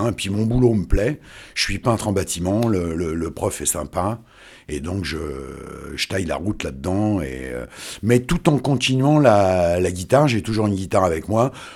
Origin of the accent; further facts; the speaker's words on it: Tunis, Tunis Governorate, Tunisia; born there; Je suis né à Tunis, Tunisie. Donc, loin de la France, d'une mère d'origine auvergnate et d'un père d'origine sicilienne.